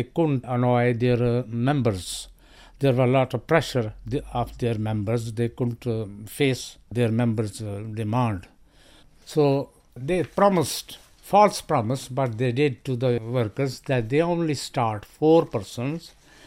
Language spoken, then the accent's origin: English; Pakistan; moved away as an adult; I'm from Pakistan. I was working as a electrician there, and when I came here, I came in Ryfield first